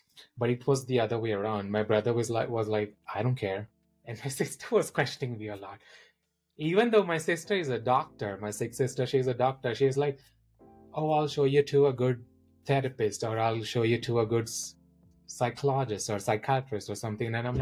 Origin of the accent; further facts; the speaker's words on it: India; I'm originally from India.